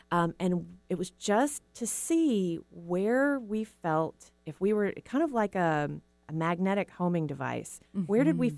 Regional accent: Tyler, Texas, United States; also born or lived in Austin, Texas; including Austin and my hometown of Tyler and a number of other places where I've lived along the way.

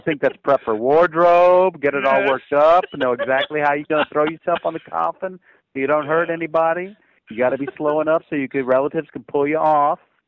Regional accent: Louisiana, United States; I'm telling you, I'm from Louisiana.

